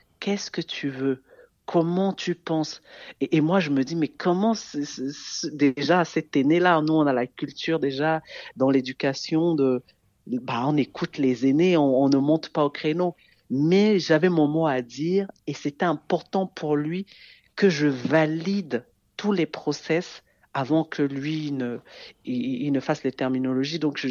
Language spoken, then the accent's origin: French; Douala, Littoral, Cameroon; j'ai grandi à Douala, donc il y a le Makossa qui m'a bercé toute mon enfance.